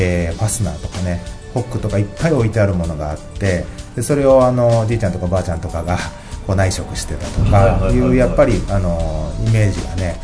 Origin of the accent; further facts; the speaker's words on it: Toyooka, Hyogo, Japan; 一応この宵田町の方で生まれ育ちました。